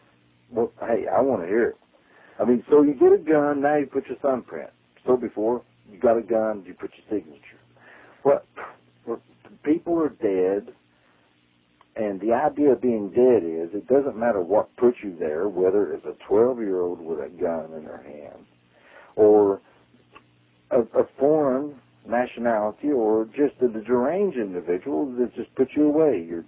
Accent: Texas, United States; I'm a Texan.

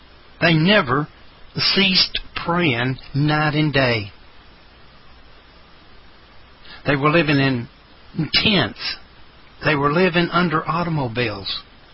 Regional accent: Salt Lake City, Utah, United States; I also saw north of Salt Lake City, my hometown, a giant mushroom cloud raise up over the city

